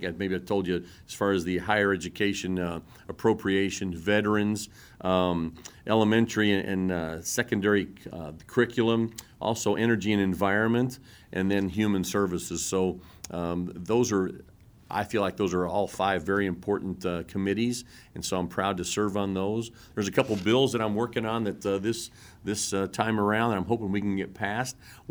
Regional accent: Illinois, United States; The person in front of me is from Illinois, and I'm from Illinois. But we're all in Missouri

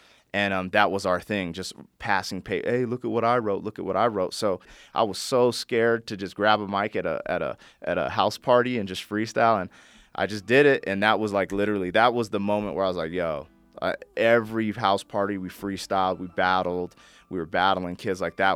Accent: Colorado, United States; we'd go on tour, and we'd be like, hey, we're from Colorado, and people would clown us and think we're supposed to be cowboys and all types of stuff.

